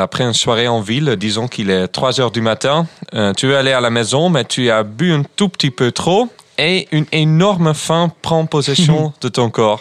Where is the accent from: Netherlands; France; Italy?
Netherlands; Groningen; French is a second language; chez moi, à Groningen, d'où je viens, pour ceux qui n'ont jamais entendu, moi, je viens du nord des Pays-Bas.